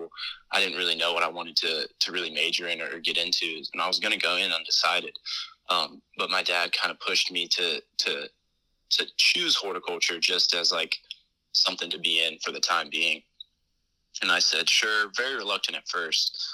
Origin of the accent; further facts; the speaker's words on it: Auburn, Alabama, United States; Yeah, so I'm actually from Auburn. I've lived here almost my entire life. Went all through grade school here.